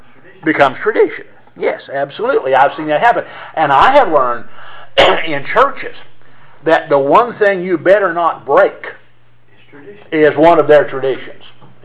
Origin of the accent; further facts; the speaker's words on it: Shock, West Virginia, United States; The church that I grew up in Shock, West Virginia. Don't you love that? Shock, West Virginia.